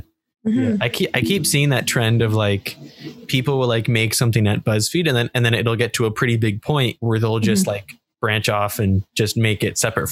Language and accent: English; Sarnia, Ontario, Canada; I usually also do, every week I complain about my hometown for a bit. I'm from Sarnia, Ontario